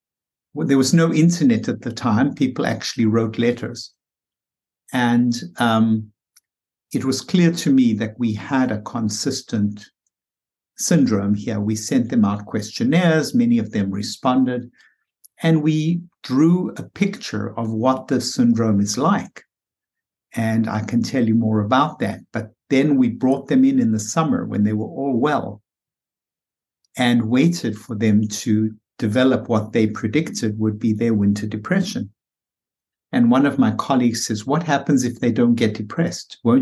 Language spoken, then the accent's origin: English; South Africa; moved away as an adult; now in United States; Well, I am originally South African.